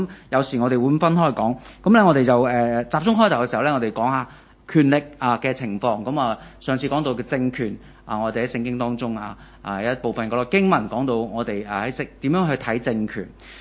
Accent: China; now in Hong Kong; 大家都知道我嚟自內地，係咪？咁我喺內地都有唔同嘅朋友啦，

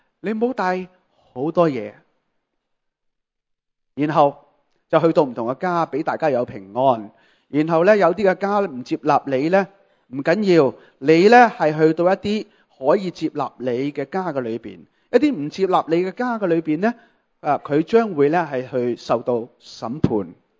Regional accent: Guangdong, China; 如果我哋喺同呢广东人或者我哋中国人去讲天国近了

